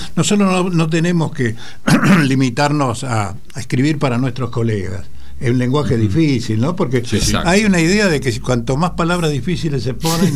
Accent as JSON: {"language": "Spanish", "town": "Rosario", "region": "Santa Fe", "country": "Argentina", "lives_now": "Buenos Aires, Argentina", "said": "Yo estoy aporteñado de varias décadas, sin pero duda. Sigo siendo rosarino"}